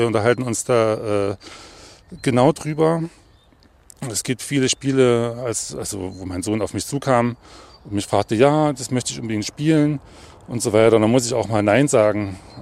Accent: East Germany, Germany; Also bei uns im Osten, zumindest mit dem Kabelfernsehen, kamen dann die Konsolen in die Wohnzimmer

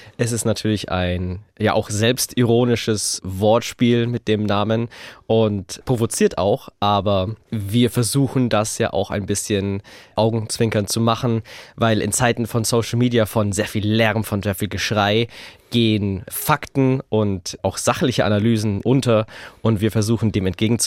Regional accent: Augsburg, Bavaria, Germany; aus meiner Heimatstadt, aus Augsburg.

